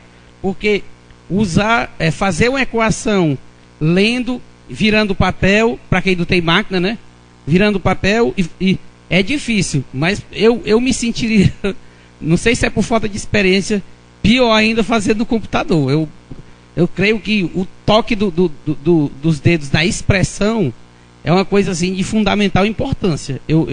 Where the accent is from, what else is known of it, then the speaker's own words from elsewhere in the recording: Goiânia, Goiás, Brazil; sou daqui de Goiânia mesmo.